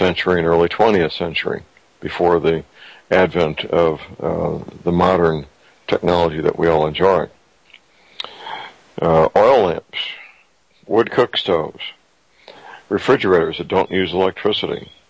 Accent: St. Louis, Missouri, United States; Dr. Myers is a chiropractic physician practicing in my hometown, St. Louis, Missouri.

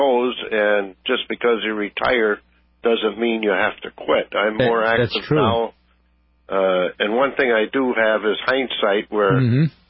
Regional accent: Minnesota, United States; No, I was born and raised in Minnesota, and uh-huh. Then I came home about 9 years ago.

